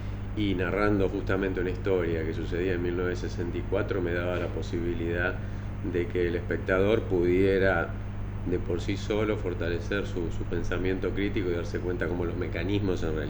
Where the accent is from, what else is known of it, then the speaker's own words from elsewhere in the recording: Puerto Iguazú, Misiones, Argentina; Yo soy de Puerto Iguazú, entonces mi infancia, bueno, esta triple frontera, sí. Esta historia cultural de los tres países estaba muy mezclada